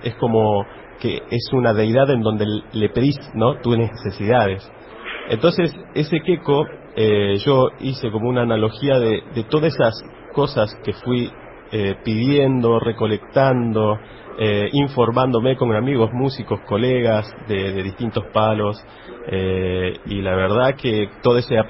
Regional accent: Jujuy, Argentina; yo les cuento a la gente que soy de Jujuy

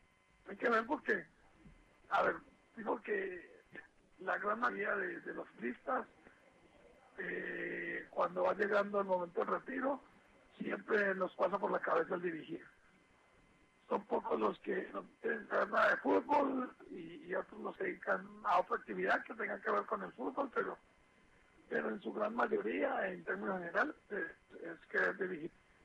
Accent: Medellín, Antioquia, Colombia; hoy me encuentro en mi país, en Medellín, Colombia, de vacaciones, visitando a mi familia.

